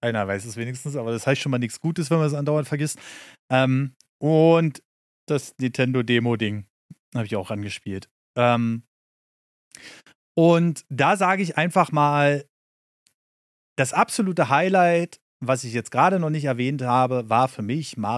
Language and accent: German; Berlin, Germany; es war halt in meiner Heimatstadt in Berlin.